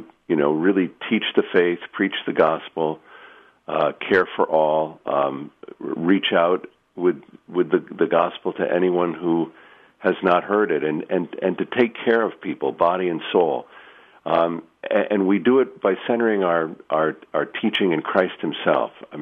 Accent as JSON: {"language": "English", "country": "Mexico", "tie": "born or raised there", "also_born_or_lived": "Spain", "said": "I grew up in Mexico and Spain, so I have connections there."}